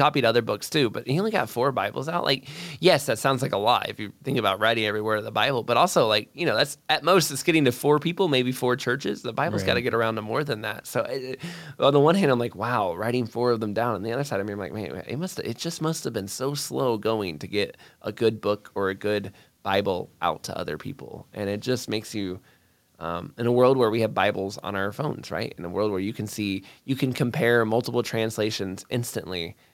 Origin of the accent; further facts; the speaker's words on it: United States; born, I was raised in America and I, you know, I was raised in, you know, a very different tradition.